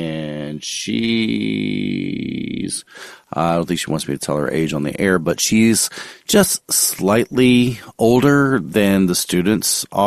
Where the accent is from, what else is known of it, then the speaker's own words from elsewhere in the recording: Gulf Coast, United States; Cause you know, I'm from the Gulf Coast and we're always, we went on the boat. We're always near those oil rigs.